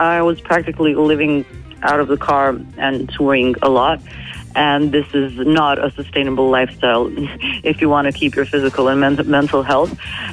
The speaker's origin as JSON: {"language": "English", "town": "Zagreb", "region": "City of Zagreb", "country": "Croatia", "second_language": "English", "said": "I come from Zagreb, from Croatia."}